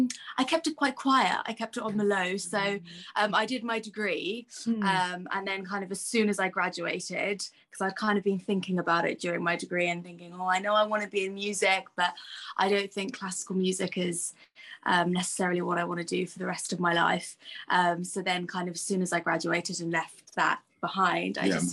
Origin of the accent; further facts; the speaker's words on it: London, United Kingdom; So I'm a Londoner. I was born here in London